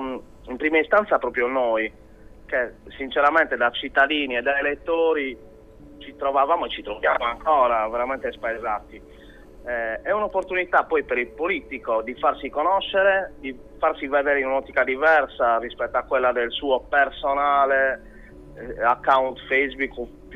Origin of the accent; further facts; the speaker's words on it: Sardinia, Italy; Ma noi siamo dei ragazzi quarantenni, tutti intorno ai 40 anni, tutti sardi